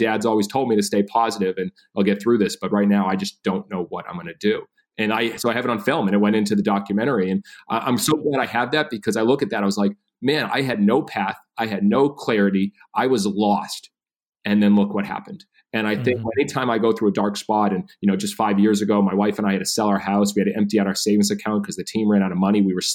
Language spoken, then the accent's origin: English; Massachusetts, United States; I grew up in Massachusetts, only child. My parents got divorced, so my dad raised me